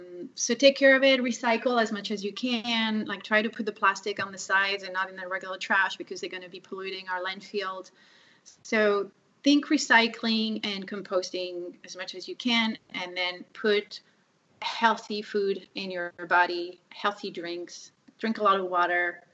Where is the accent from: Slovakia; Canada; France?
France; now in Los Angeles, United States; So I grew up in Courtisal, France, in the country of Courtisal, and I live in Los Angeles, California now.